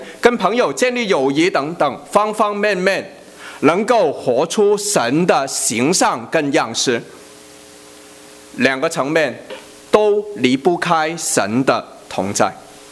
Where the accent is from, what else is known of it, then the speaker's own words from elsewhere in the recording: China; 然后我们都是中国人，所以我们从中文字来看